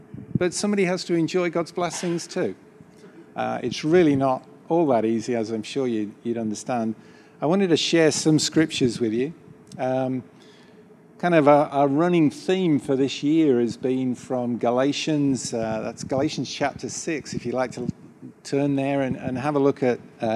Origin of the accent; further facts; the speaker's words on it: Northern Ireland, United Kingdom; accent: Ballymena; As you can hear, my voice, my accent is not local to this area. It's actually nearer to Ballymena than America.